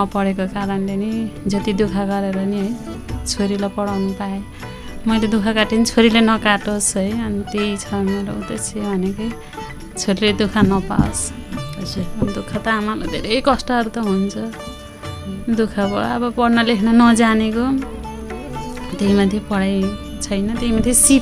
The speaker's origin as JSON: {"language": "Nepali", "town": "Masfat", "region": "Gandaki Province", "country": "Nepal", "tie": "born there", "said": "मेरो जन्म 2039 भएको अनि जन्मस्थान चाहिँ पर्वत मासफाट गाविस अहिले चाहिँ जलजला गाविस भनेर चिनिन्छ पहिला चाहिँ मासफाट पर्वतमा भएको"}